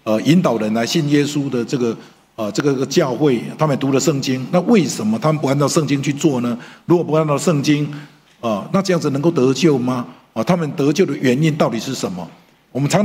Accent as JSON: {"language": "Chinese", "town": "Dalin", "region": "Chiayi County", "country": "Taiwan", "tie": "born or raised there", "said": "那只是以前小时候在嘉义大林也是一样"}